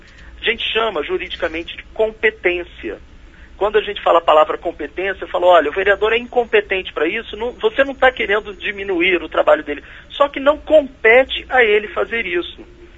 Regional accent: Espírito Santo, Brazil; eu sou do estado do Espírito Santo, eu nasci lá, né? E já teve uma situação na cidadezinha que eu nasci, numa cidade bem pequenininha lá no norte do Espírito Santo

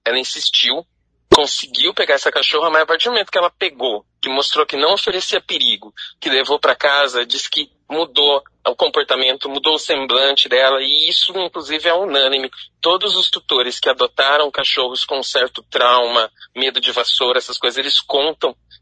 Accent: São Paulo, Brazil; also born or lived in Santa Catarina; now in Maringá, Brazil; Eu sou do interior de São Paulo, cresci lá, me formei em jornalismo, já morei 8 anos em Santa Catarina e estou aqui em Maringá, já vai para 6 anos, né?

